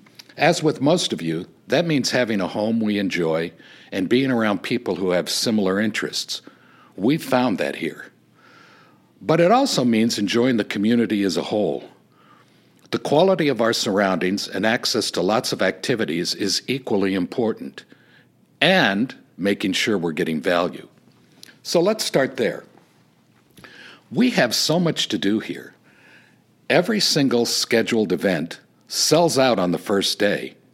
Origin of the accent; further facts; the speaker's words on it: California, United States; I grew up here in the Coachella Valley, graduated from Palm Springs High School and College of the Desert. My wife, Tammy, also grew up here. We were gone for a while, but now we're back and love living here at Shadow Hills.